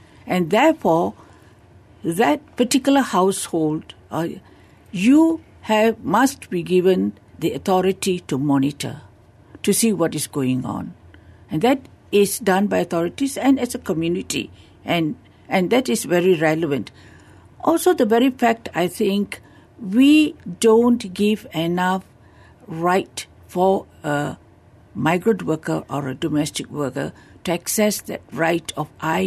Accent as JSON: {"language": "English", "country": "Malaysia", "said": "But it's all about, I think, how do we, as a person, as a Malaysian, that I want to do something that is right, that is good."}